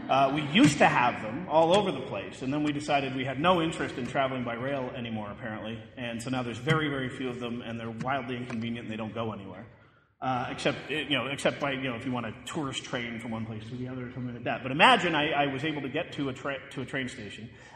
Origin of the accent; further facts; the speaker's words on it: Calgary, Alberta, Canada; my hometown of Calgary, for example